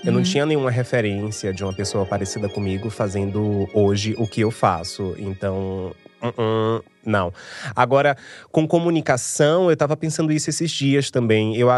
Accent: Bahia, Brazil; now in São Paulo, Brazil; Sou do interior da Bahia e lutando aqui em São Paulo pra esse sonho acontecer.

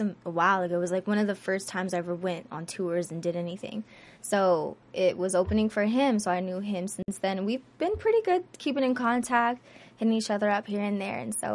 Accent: San Diego, California, United States; now in Los Angeles, United States; I'm a true Cali girl, born and raised in San Diego, living in L.A. The Bay is seriously my second home.

